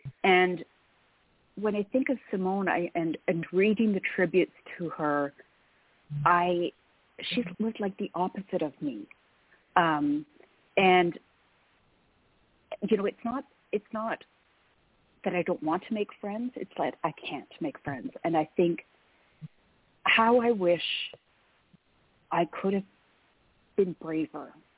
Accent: Canada; I am Canadian, born and bred and a proud Canadian.

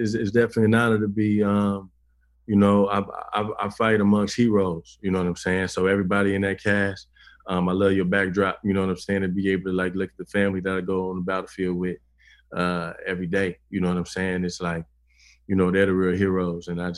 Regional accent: Chicago, Illinois, United States; I'm when I go out of town, I say, you know what I'm saying, I'm from Chicago.

